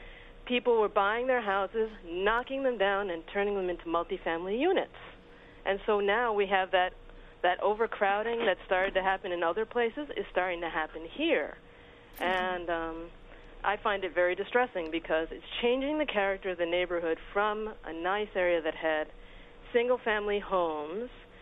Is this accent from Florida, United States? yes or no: no; Hollis, New York, United States; And I grew up here in Hollis